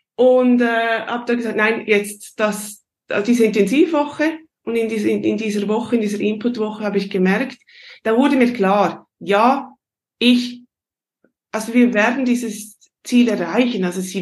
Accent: Switzerland; accent: Swiss German; ich spreche Schweizerdeutsch und ich möchte das Schweizerdeutsch weitergeben

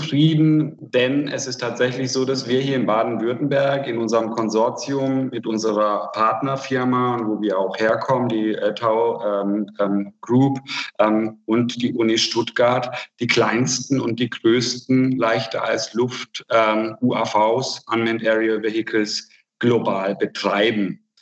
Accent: Hungary; Ich komme aus Ungarn

